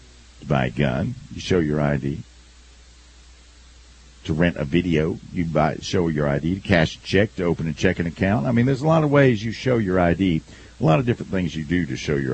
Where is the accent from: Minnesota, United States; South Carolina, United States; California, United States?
South Carolina, United States; In South Carolina, in my home state, I can now walk into a bar or a restaurant that serves alcohol